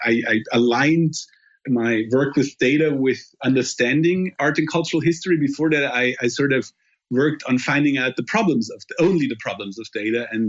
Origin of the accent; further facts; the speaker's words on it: Germany; English is a second language; particularly in my home country in Germany